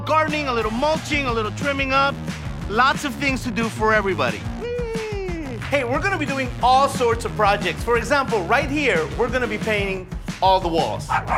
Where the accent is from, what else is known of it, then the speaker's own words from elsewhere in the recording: Ohio, United States; You're thinking, this guy has a cool accent. Where is he from? I'll tell you, I'm from Ohio.